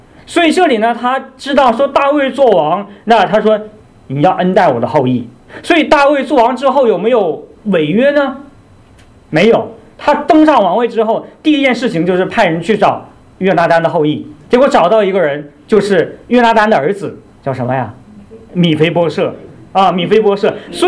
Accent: Northeast China, China; accent: Northeastern Mandarin; 就是用我们东北话来说，关系杠杠的是吧？

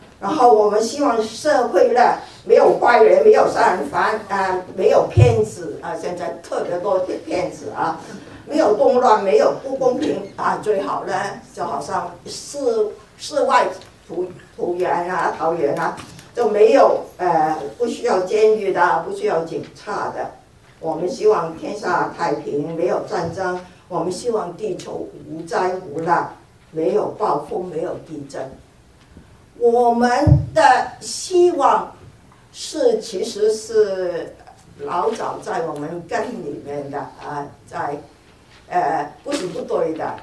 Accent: Guangdong, China; 好多我们广东人，我不晓得你们有没有这个

